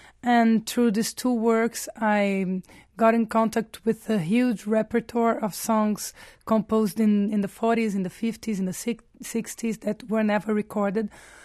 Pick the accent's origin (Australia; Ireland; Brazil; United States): Brazil; Rio de Janeiro; English is a second language; Yeah, in Rio, I'm from Rio, I'm Carioca, and we used to spell the T as Ch.